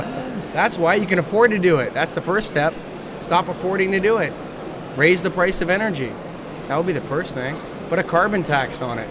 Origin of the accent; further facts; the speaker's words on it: Canada; I'm a Canadian